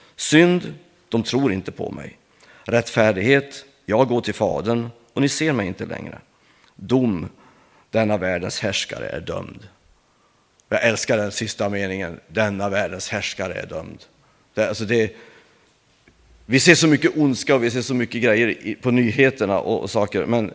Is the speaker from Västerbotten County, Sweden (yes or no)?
no; Örnsköldsvik, Västernorrland County, Sweden; accent: Norrland; also born or lived in Burträsk; Ja, ni får väl ursäkta min dialekt. Jag är ju norrlänning. Jag uppväxte i Örnsköldsvik och med en pappa som var från Nätrahållet. Och sen flyttade jag till Burträsk då 86 eller något sånt